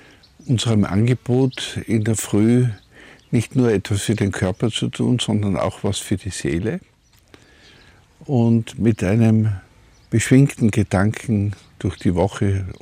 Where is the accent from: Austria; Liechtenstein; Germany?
Austria; Graz, Styria; Der hat Bilder ausgestellt in Graz, in meiner Heimatstadt.